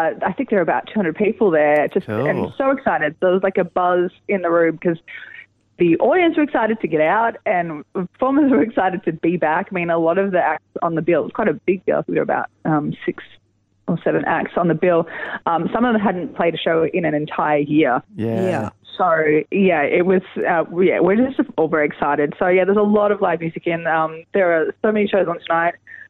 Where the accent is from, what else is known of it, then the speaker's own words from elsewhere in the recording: Melbourne, Victoria, Australia; I mean, we're from Melbourne, so, you know, we didn't get out much last year.